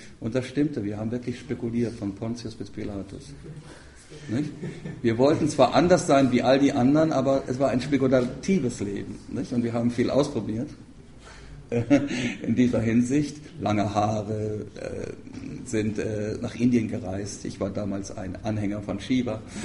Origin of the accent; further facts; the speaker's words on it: Northern Germany, Germany; in ganz Norddeutschland, wo ich herkomme